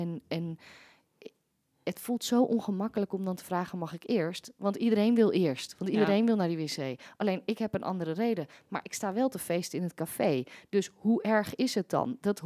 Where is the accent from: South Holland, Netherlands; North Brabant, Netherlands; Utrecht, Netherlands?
North Brabant, Netherlands; Bergen op Zoom; Ik kom uit Berg op Zoom. En in Berg op Zoom, in Brabant, ja, vieren we carnaval natuurlijk.